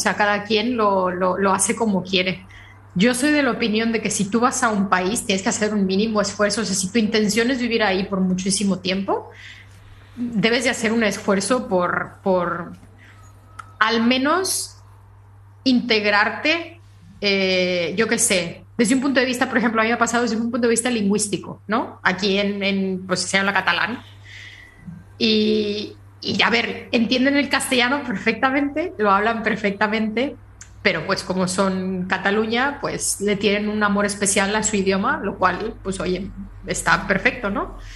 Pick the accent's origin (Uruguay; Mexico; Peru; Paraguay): Mexico; Pero yo siempre seré mexicana, es decir, a mí cuando me preguntan de dónde eres, yo soy de México